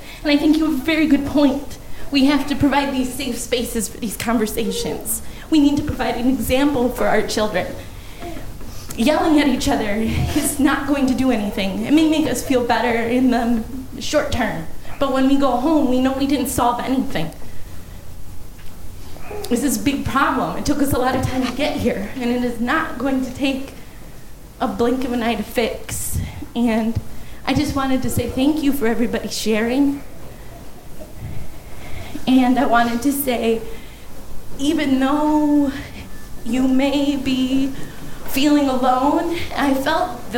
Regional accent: Janesville, Wisconsin, United States; I'm from South Central Wisconsin. Grew up in Janesville, Wisconsin, actually, which was a big hub for the KKK.

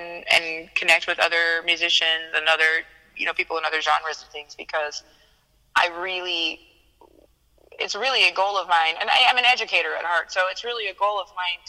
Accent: Wisconsin, United States; Like I said, growing up in Wisconsin, just kind of always been there around me.

